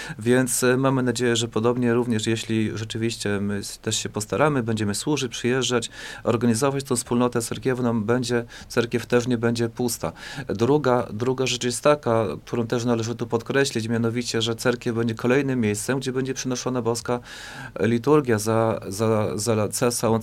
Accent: Lemko Region, Poland; mianowicie sam pochodzę z Łękowszczyzny.

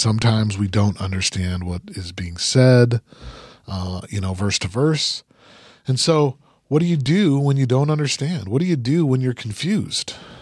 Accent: Utah, United States; I grew up in Utah

